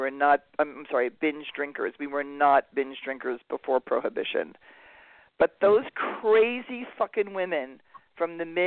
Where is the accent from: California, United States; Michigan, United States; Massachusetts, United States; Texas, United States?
California, United States; like, we're from California. We have, like, some of the best pot in the world.